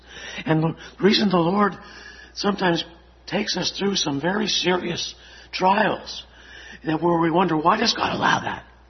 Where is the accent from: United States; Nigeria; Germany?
Germany; Baden-Württemberg; And growing up in Swabia, I told my wife one time